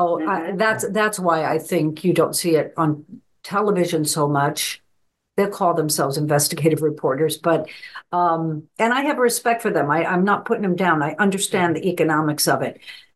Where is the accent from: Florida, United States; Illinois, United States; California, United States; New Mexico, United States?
New Mexico, United States; Albuquerque; a friend of mine in my hometown in Albuquerque, New Mexico